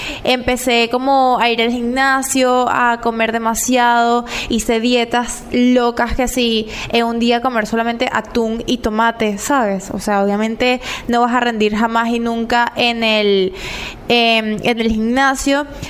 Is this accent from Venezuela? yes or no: yes; Venezuela; como somos nosotros los venezolanos